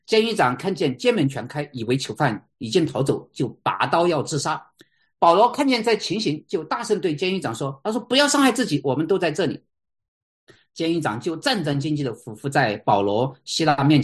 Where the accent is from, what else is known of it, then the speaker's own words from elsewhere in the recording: Sichuan, China; accent: Sichuan Mandarin; 我这个方言是不标准的四川普通话